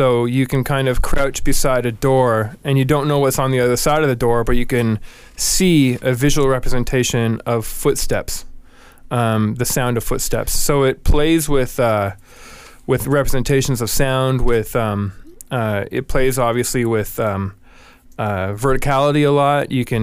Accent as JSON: {"language": "English", "town": "Toronto", "region": "Ontario", "country": "Canada", "lives_now": "United States", "said": "hailing from Toronto, Canada, which is the reason for my outrageous accent."}